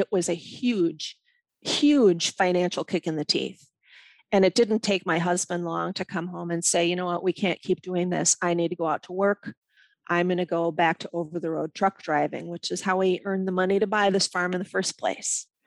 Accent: Milwaukee, Wisconsin, United States; now in Le Sueur County, United States; He is from the east side of St. Paul, Minnesota. I am from Milwaukee, Wisconsin. He bought this farm that we're on in Le Sueur County in 1988

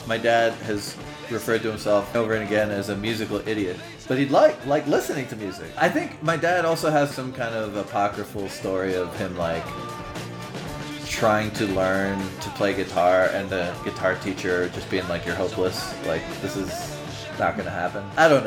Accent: Peru; I think part of it is just growing up in Peru, like, just the loud-ass rock and roll, it didn't really do much there.

